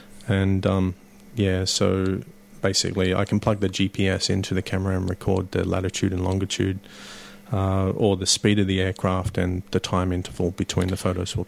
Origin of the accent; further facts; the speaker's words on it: Australia; I wanted to do a coastal flight around Australia, which is my home country